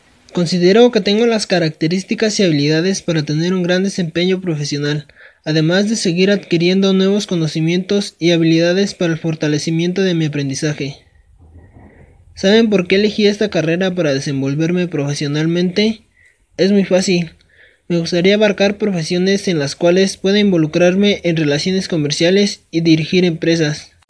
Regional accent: Atlacomulco, State of Mexico, Mexico; born there; Hola, ¿qué tal? … quiero compartirles un poco de mi trabajo. Nací en Atlacomulco, Estado de México, y actualmente vivo en la comunidad de Mesa de Garnica, municipio de Temascalcingo, Estado de México.

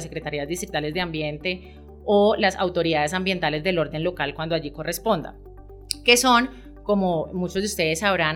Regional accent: Colombia; como colombianos debería ser un modelo a seguir

